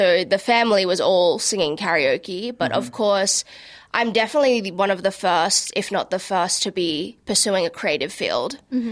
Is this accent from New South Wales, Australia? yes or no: yes; Sydney, New South Wales, Australia; Yeah, so I'm born and raised in Sydney, but my mom's family is from Nueva Ecija, and my dad is from Ilocos Sur, so I'm also Ilocano.